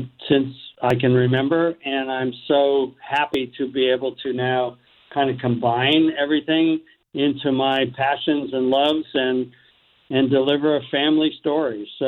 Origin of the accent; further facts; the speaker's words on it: Newport Beach, California, United States; I grew up in the Valley in Newport Beach. I grew up in kind of a normal life.